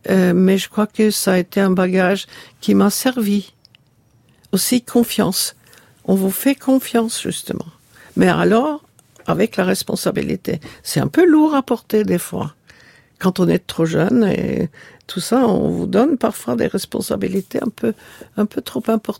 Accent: Oslo, Norway; moved away as an adult; mon enfance et ma jeunesse en Norvège, puisque je suis née en Oslo et j'ai vécu jusqu'à l'âge de 19 ans dans ce pays.

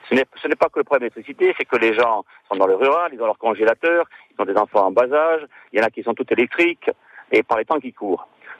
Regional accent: Corsica, France; Je suis paysan du Lugo, comme vous dites, une Corse.

